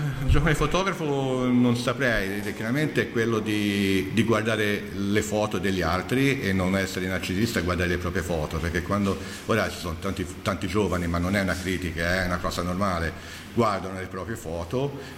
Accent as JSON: {"language": "Italian", "town": "Livorno", "region": "Tuscany", "country": "Italy", "said": "perché sono di Livorno, insomma. E quindi io abito da molti anni fuori."}